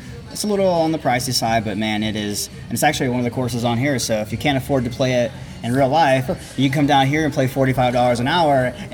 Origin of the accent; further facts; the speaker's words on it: Georgia, United States; And me, I'm originally from Georgia, so I actually used to play golf 60 feet below sea level in Savannah.